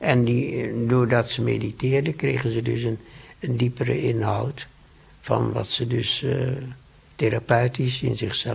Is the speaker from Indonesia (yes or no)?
yes; Indonesia; toen ik nog klein was op de plantage in Indonesië